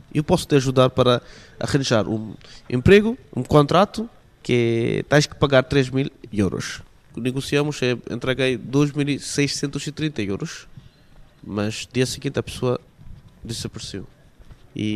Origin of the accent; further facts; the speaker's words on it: Bangladesh; Portuguese is a second language; now in Portugal; sou do Bangladesh, tenho 33 anos, cheguei aqui em Portugal em 2010, dia 23 de julho, às 23 horas.